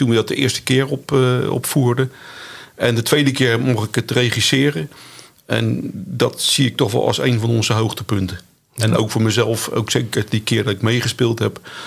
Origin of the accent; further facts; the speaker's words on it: Scheveningen, South Holland, Netherlands; Ik zeg altijd geboren en getogen op Scheveningen. En ik weet dat er ergens in het voorgeslacht een keer een Katwijks meisje tussendoor geslopen is.